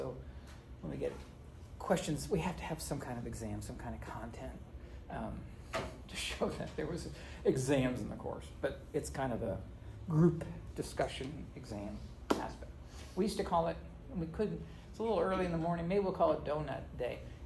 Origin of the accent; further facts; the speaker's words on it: Texas, United States; in West Texas, we had cold days that were really freezing because I grew up in West Texas.